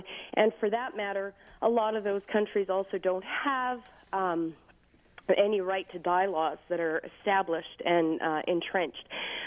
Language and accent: English; Canada; However, I'm a Canadian citizen, and I've been subjected to the medical system on both sides of the border.